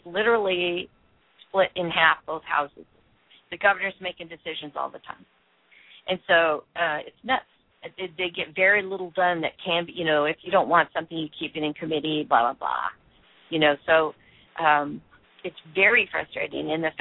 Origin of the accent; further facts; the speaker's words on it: Oregon, United States; Well, you know, I grew up in Oregon, and we prided ourselves in voting the person, not the party.